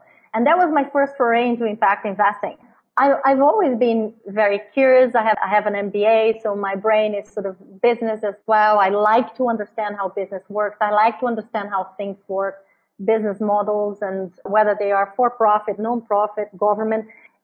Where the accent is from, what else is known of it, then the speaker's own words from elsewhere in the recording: Brazil; I grew up in Brazil, grew up seeing a lot of inequality and poverty.